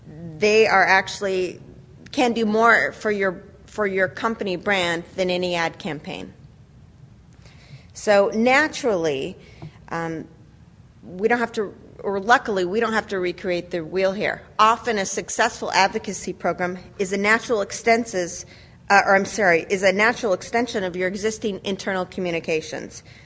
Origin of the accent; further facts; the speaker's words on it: West Coast, United States; moved away as an adult; now in Washington, United States; I'm originally from the West Coast, but moved out to D.C. 13 years ago.